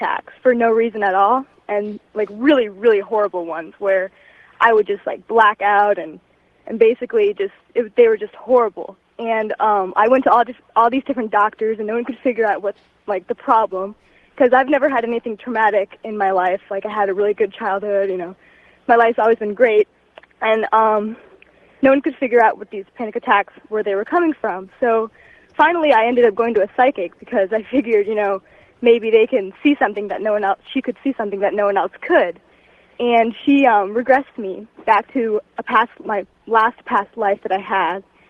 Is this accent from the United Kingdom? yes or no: no; Columbus, Ohio, United States; I'm from Columbus, Ohio.